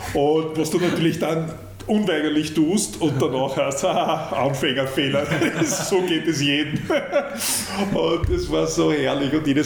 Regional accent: Austria; Und irgendwie als Österreicher kamst du in Deutschland recht gut

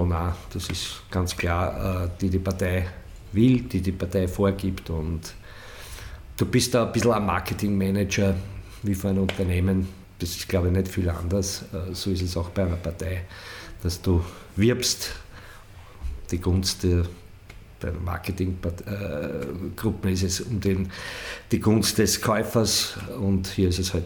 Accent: Weitra, Lower Austria, Austria; auch meine Heimatstadt Weitra gegen Pfaffenschlag oder solche Dörfer nicht.

